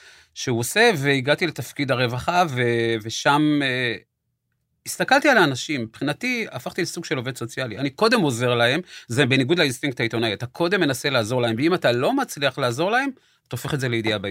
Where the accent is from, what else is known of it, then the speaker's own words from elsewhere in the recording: Kiryat Malakhi, Southern District, Israel; also born or lived in Jerusalem; אני בא מקריית מלאכי, ואני אומר את זה בגאווה, וגדלתי בפנימיה, בגיל 12 נשלחתי לבקשתי לפנימיית בויר בירושלים, גדלתי שם